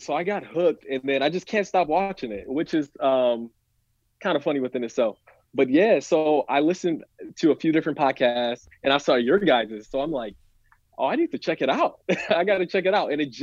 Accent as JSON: {"language": "English", "town": "Flint", "region": "Michigan", "country": "United States", "said": "So I'm 29 years old. I'm from Michigan. I was born in Flint"}